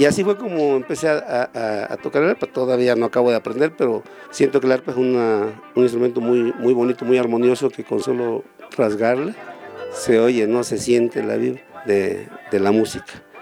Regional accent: Playa Vicente, Veracruz, Mexico; vengo de la ciudad de Playa Vicente, Veracruz, bueno, ya ciudad, porque antes era un pueblo. Yo nací en un rancho, una finca Las Delicias

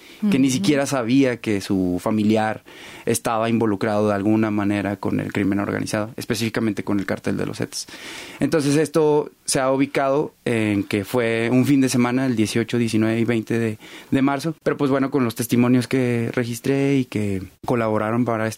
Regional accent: Saltillo, Coahuila, Mexico; yo soy de Saltillo, Coahuila, y Allende, Coahuila, está a 5 horas de Saltillo.

